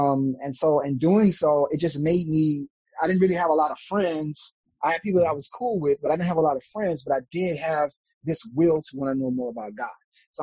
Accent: Louisiana, United States; So I grew up originally in the South as well. I grew up in Louisiana.

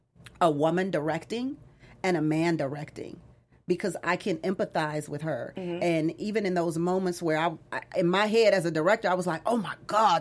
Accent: Houston, Texas, United States; And we start back in my hometown of Houston, September.

